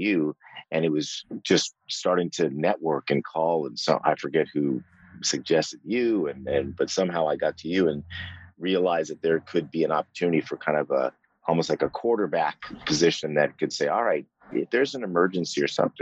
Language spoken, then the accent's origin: English; Los Angeles, California, United States; But I grew up in Los Angeles, West Los Angeles.